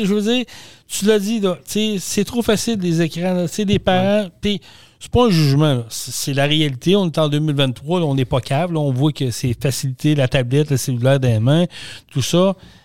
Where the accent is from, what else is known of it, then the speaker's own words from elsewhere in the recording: Vallée-Jonction, Quebec, Canada; moi, je suis natif de Vallée-Jonction.